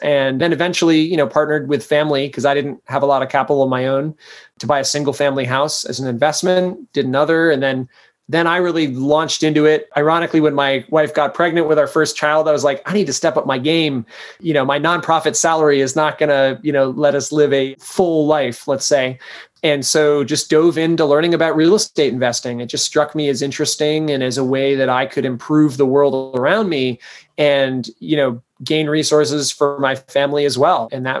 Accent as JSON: {"language": "English", "region": "Maine", "country": "United States", "said": "So I'm from Maine originally, grew up kind of rural, middle class, got the opportunity to go to college in the Midwest, which to me was like downtown Manhattan"}